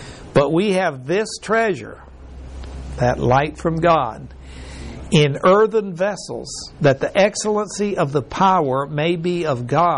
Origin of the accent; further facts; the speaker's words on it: Mexico; I remember reading in history, because I was raised in Mexico and it was Mexican history